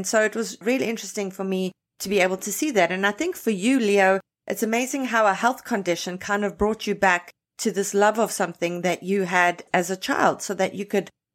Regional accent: South Africa; now in Toronto, Canada; I was born and raised in South Africa, grew up there. And in South Africa, there's a lot of land.

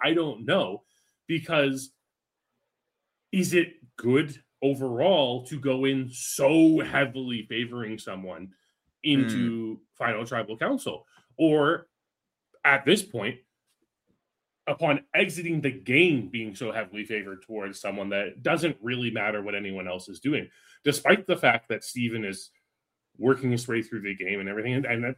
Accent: Canada; I mean, sorry, I'm NHL minded as a Canadian, right?

